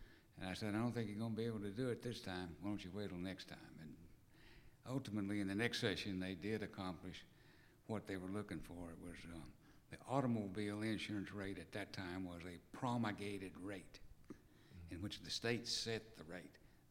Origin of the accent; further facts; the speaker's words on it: Odessa, Texas, United States; when I was growing up in Odessa, because in Odessa there weren't any. Mm-hmm. So it was only later on, I came down here to the University of Texas